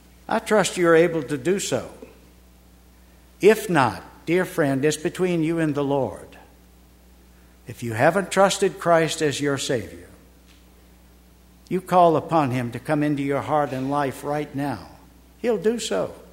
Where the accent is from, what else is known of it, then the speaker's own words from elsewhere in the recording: Richmond, Virginia, United States; I heard it that day at Grace Gospel Chapel in Richmond, Virginia now, my hometown.